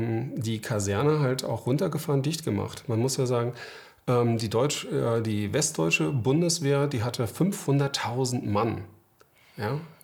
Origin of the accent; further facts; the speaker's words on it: Lübeck, Schleswig-Holstein, Germany; Ich bin in Lübeck aufgewachsen, sozusagen ganz normal, eigentlich aus einem Arbeiterhaushalt.